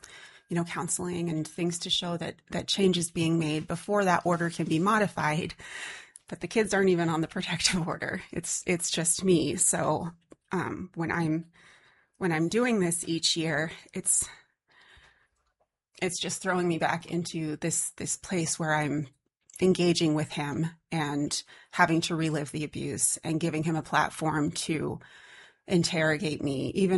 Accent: Kodiak, Alaska, United States; also born or lived in Anchorage; I'm a lifelong Alaskan. I grew up in Kodiak. I lived in Anchorage for about 18 years until I returned home with my three kids in 2021.

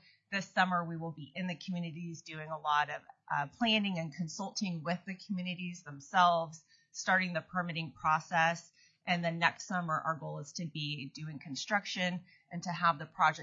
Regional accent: Anchorage, Alaska, United States; I'm a lifelong Alaskan, born and raised in Anchorage.

